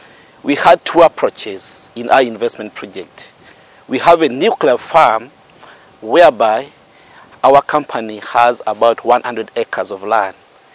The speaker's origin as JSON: {"language": "English", "country": "Uganda", "said": "I come from Uganda."}